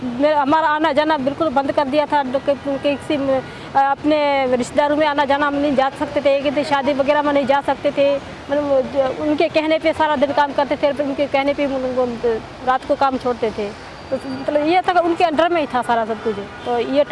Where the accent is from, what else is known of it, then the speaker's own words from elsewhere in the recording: Tharparkar, Sindh, Pakistan; میرا تعلق تھرپارکر سے ہے، وہ بالکل ایک بیکورڈ ایریا ہے،